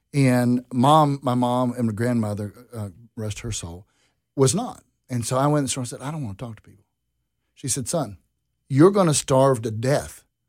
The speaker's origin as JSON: {"language": "English", "town": "Hendersonville", "region": "North Carolina", "country": "United States", "tie": "born or raised there", "also_born_or_lived": "Houston", "said": "I grew up, I was born in Houston, and then moved back to Hendersonville, North Carolina, near Asheville."}